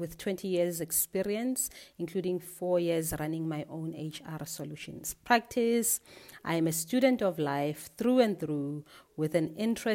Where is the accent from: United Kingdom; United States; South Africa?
South Africa; Alexandra, Gauteng; Growing up in Nako Alexandra, we had a neighbor with a child who had Down syndrome.